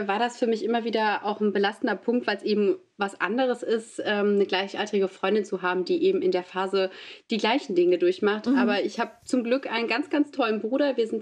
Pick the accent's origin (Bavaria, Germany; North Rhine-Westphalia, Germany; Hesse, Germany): North Rhine-Westphalia, Germany; Mönchengladbach; ich komme zwar aus Mönchengladbach, ich bin hier geboren und wohne hier